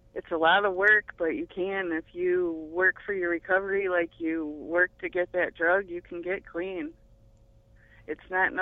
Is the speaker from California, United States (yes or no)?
no; Pontiac, Michigan, United States; Like, I'm from Pontiac, and there's been so many deaths close to me